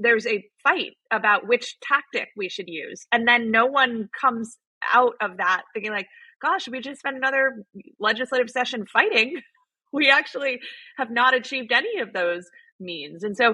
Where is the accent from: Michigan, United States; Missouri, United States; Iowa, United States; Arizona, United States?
Arizona, United States; I grew up in Arizona, and people who are followers of election results know that last week in Arizona, my home state, was an absolute bloodbath.